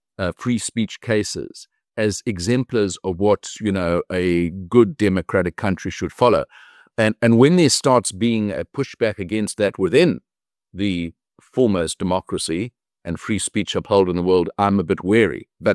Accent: South Africa; Well, I'm a South African liberal, probably.

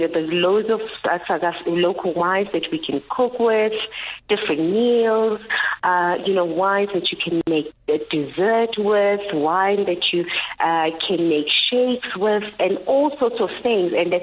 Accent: South Africa; And as proudly South African, we then, you know, we are a member-based campaign.

